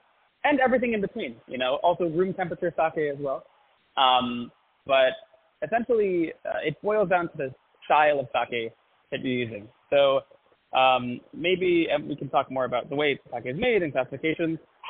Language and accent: English; New Jersey, United States; So I grew up in New Jersey, and my dad actually worked in the wine industry.